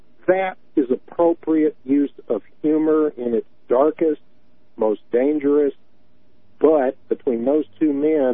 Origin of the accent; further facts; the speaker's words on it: the South, United States; as a Southerner that watched it go down and hated every minute of it